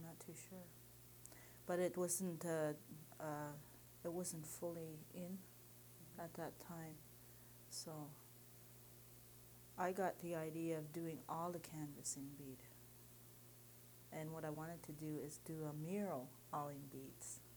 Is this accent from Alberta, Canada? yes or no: no; Ontario, Canada; born there; I was born on the Cape Croker Indian Reservation.